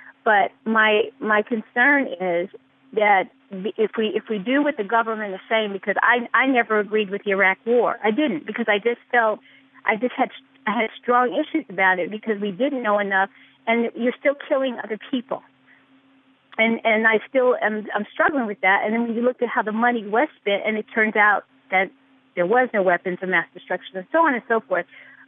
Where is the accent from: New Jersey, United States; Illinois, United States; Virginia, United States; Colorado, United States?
Colorado, United States; Denver; And maybe I'm a Pollyanna. I'm really from Denver.